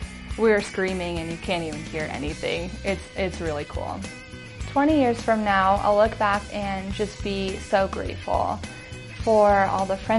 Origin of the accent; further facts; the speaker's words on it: Colorado, United States; I grew up in Colorado watching the Denver Broncos